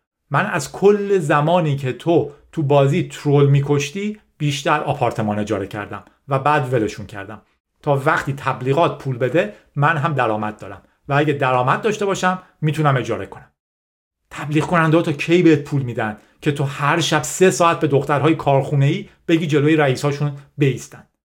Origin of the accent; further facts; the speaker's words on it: Iran; moved away; از ایران اومدم بیرون و در نهایت فعلا ایدم اینه که به ایران نمیتونم برگردم.